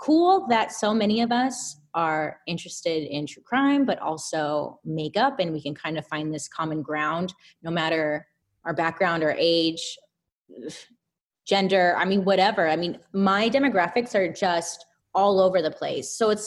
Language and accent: English; California, United States; Out in the Inland Empire, Southern California.